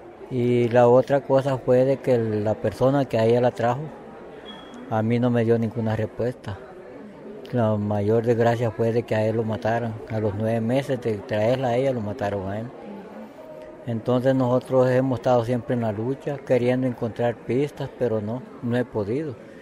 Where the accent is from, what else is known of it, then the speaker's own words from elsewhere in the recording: Honduras; vengo de Honduras